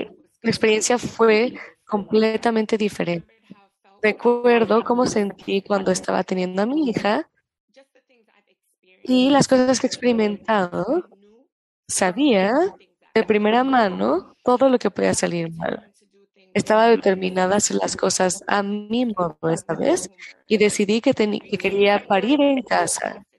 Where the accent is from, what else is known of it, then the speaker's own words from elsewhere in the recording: Boston, Massachusetts, United States; Yo nací y crecí en Boston